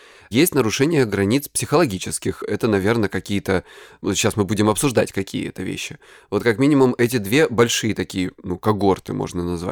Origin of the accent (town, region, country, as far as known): Krasnodar Krai, Russia